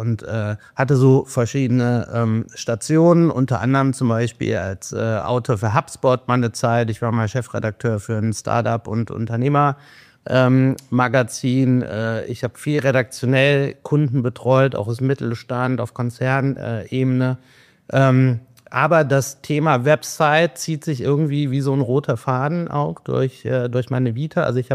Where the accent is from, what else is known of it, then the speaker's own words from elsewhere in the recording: Cologne, North Rhine-Westphalia, Germany; Ich komme aus Köln, gestern hier angereist.